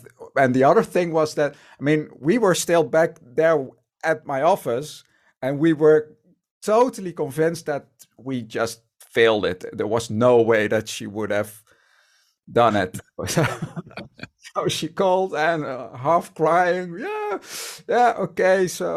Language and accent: English; Eindhoven, North Brabant, Netherlands; That was the first year that we did Eindhoven, which is basically my hometown, kind of.